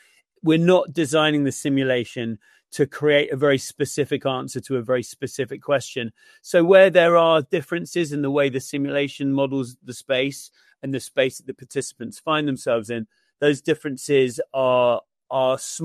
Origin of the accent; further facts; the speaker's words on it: United Kingdom; So I think one of the first questions I had as a Brit